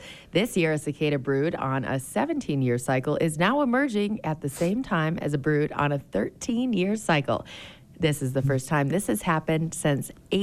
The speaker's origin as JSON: {"language": "English", "region": "Michigan", "country": "United States", "said": "Hailing from my home state is Hannah Burak, who works with Michigan State University."}